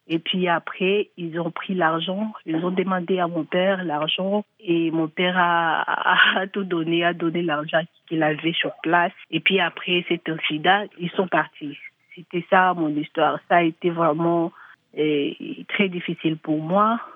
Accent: DR Congo; je viens de la République démocratique du Congo.

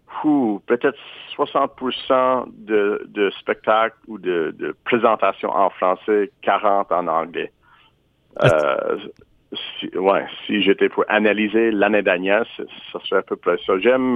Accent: North Sydney, Nova Scotia, Canada; accent: North Sydney; On dirait que je reprends mon accent de North Sydney et je rentre dans son personnage.

